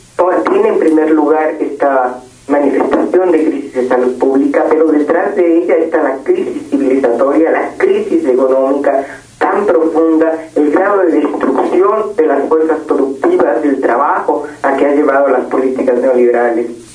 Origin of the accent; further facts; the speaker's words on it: Mexico; tomar conciencia como trabajador, como mexicano, de que el país está destruido